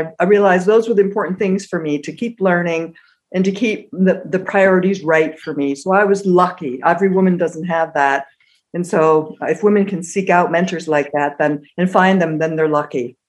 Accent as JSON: {"language": "English", "country": "United States", "tie": "born or raised there", "said": "when you're brought up as an American in the 60s and the 70s, you're kind of taught, well, this is the biggest and the best."}